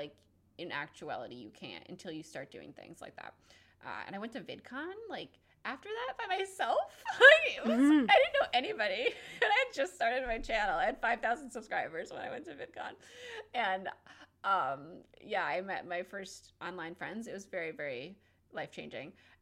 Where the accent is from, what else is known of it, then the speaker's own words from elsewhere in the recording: New Jersey, United States; now in Los Angeles, United States; And I moved to Los Angeles and from New Jersey, and that was huge and something that I never thought I would be able